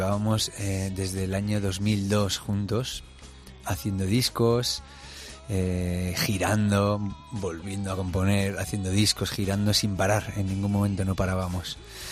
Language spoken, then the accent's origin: Spanish; Cantabria, Spain; Y cada vez que bajamos a Madrid, porque somos de Cantabria